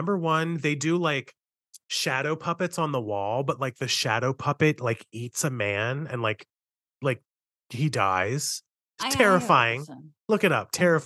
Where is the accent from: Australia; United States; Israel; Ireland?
United States; Rhode Island; Mind you, I'm from Rhode Island.